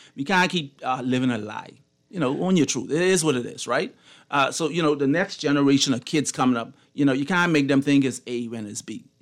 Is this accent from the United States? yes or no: no; Bahamas; And, you know, growing up in the Bahamas, right? And on July 9th at 11:59, the Union Jack came down and the Bahamian flag went up and we became an independent country.